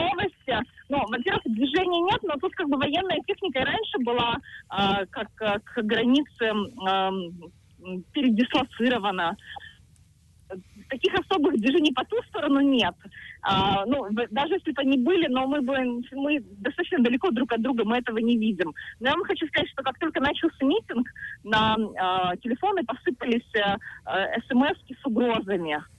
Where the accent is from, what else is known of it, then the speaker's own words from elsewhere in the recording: Crimea, Ukraine; Я просто крымчанка, да. Я украинка